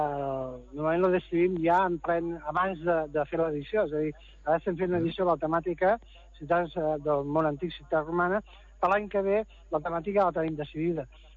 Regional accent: Tarragona, Catalonia, Spain; de petit, als 6 anys, jo vivia el soc fill del Serrallo, el que va arribar de Pescador de Tarragona

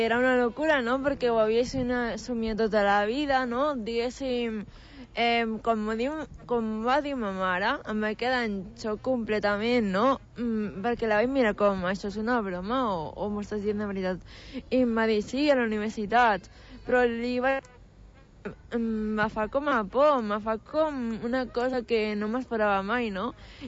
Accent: Tarragona, Catalonia, Spain; jo com a ciutadana tarragonina

